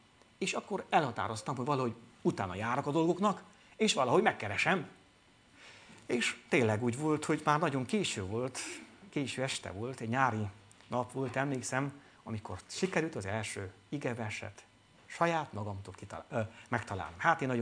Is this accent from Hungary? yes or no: no; Târgu Mureș, Mureș County, Romania; Is, mert Marosvásárhelyről származom